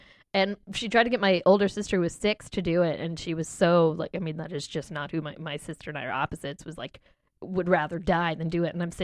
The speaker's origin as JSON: {"language": "English", "region": "Indiana", "country": "United States", "said": "But we, it doesn't mean we're not Hoosiers. We are. We're from Indiana."}